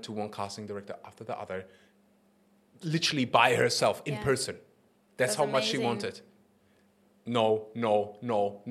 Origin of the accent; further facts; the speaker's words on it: Germany; I grew up in Germany, safe countries.